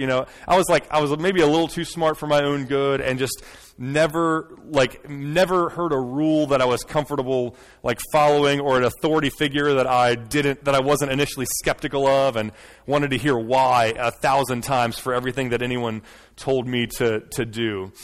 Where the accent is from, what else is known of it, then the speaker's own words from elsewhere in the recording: Smithfield, Virginia, United States; I grew up here in Smithfield. Not, I guess we're in Suffolk, but I grew up in Smithfield. Graduated from Smithfield High School in 2002, and then went off to James Madison University.